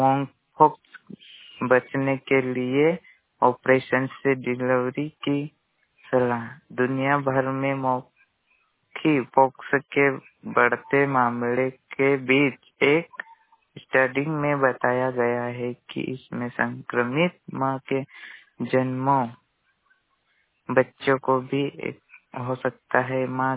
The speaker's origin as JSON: {"language": "Hindi", "town": "Chandrada", "region": "Madhya Pradesh", "country": "India", "said": "बड़वानी से ग्राम पंचायत चंद्रड़ा का निवासी हूं।"}